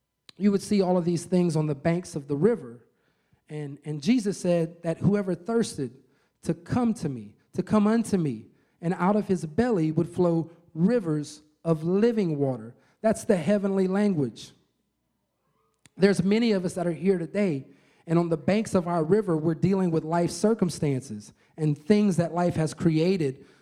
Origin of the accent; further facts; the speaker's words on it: Louisiana, United States; I'm from Louisiana.